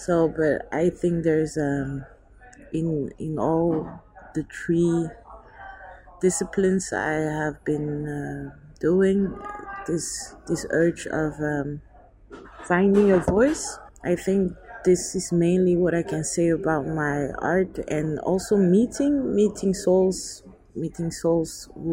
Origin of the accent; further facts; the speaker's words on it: Antwerp, Flanders, Belgium; also born or lived in Butare, Rwanda; I was born in Butare. That's a city in Rwanda. Then I was raised in Antwerp. That's a city in Belgium. And I was also raised by my mom, who is from Togo. She was born in Abidjan.